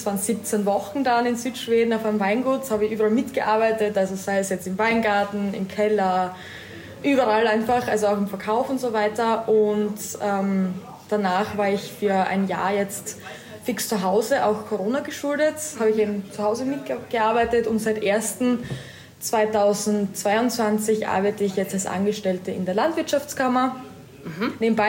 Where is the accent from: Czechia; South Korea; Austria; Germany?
Austria; St. Stefan ob Stainz, Styria; Ich komme aus St. Stephan ob Steins, aus dem wunderschönen Schilcherland. Und wir haben auch einen Schilcherbetrieb zu Hause.